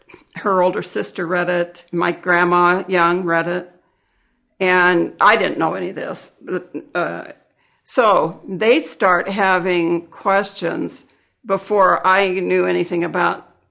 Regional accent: Salt Lake City, Utah, United States; born there; so my folks were married in the Salt Lake Temple, and I was born here in Salt Lake.

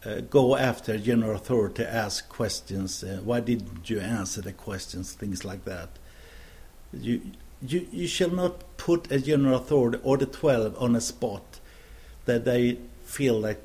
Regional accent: Sweden; that's not what I've been taught growing up in Sweden

